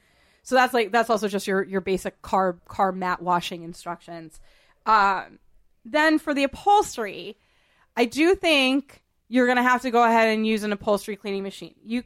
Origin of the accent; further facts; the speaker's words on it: Boston, Massachusetts, United States; I always say, you know, I grew up in Boston.